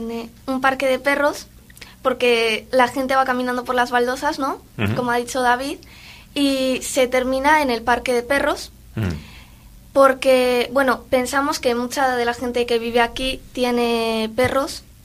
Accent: Laredo, Cantabria, Spain; Yo soy de aquí, de Laredo.

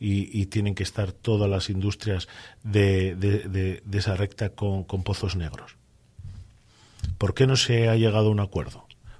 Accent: Laredo, Cantabria, Spain; es una reivindicación y la voy a luchar porque Laredo lo merece y yo por mi pueblo lo voy a dar todo.

